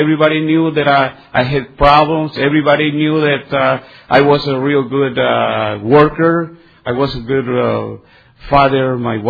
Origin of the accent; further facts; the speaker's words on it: Guatemala; now in United States; When I came from Guatemala, I had a girlfriend that I didn't know that she was pregnant.